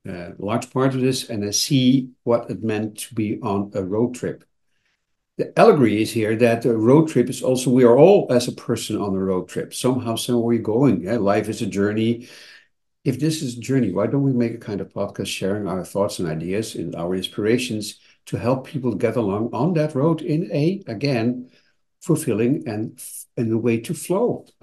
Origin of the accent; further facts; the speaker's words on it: Netherlands; English is a second language; Because I'm Dutch, I'm from the Netherlands, and a coffee shop has a completely different meaning.